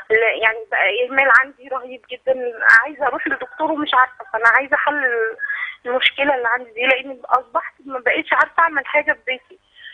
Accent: Egypt; أنا من مصر، فمتزوجة في محافظة الفيوم

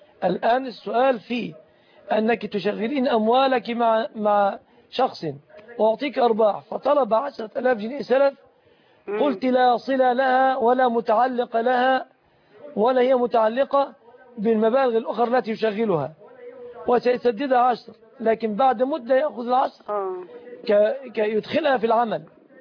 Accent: Egypt; ما عندنا في مصر بنك إسلامي

